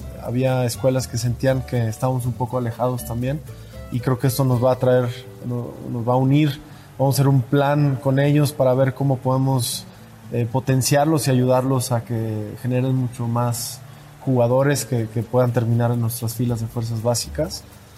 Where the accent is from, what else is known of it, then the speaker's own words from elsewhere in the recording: Mexico; como empresario mexicano tengo una gran labor que hacer en Chivas, empresario joven también.